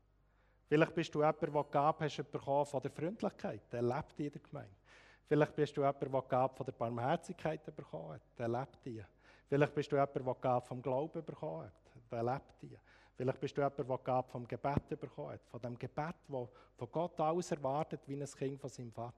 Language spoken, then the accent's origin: German; Bern, Switzerland; Ich bin von täuschtem Herzen Demokrat, aufgewachsen im Emmental, wo man per se regierungsfeindlich ist.